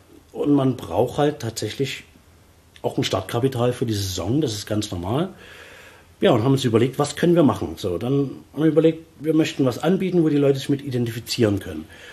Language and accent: German; Saxony, Germany; Ich komme nicht direkt aus der Stadt Chemnitz, ich komme aus einem kleinen Dorf. Nahe der Talsperre Kriebstein, das ist, glaube ich, das, was vielleicht die meisten kennen. Ungefähr eine halbe, dreiviertel Stunde weg von Dresden. Ja? Genauso von Leipzig, das ist so in diesem Dreieck.